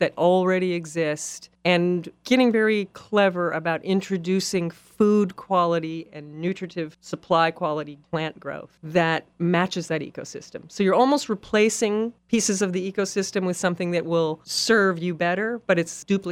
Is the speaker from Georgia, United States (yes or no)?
no; Oregon, United States; also born or lived in Midwest; I grew up in Oregon on a horse farm anyway. I spent a lot of time in the Midwest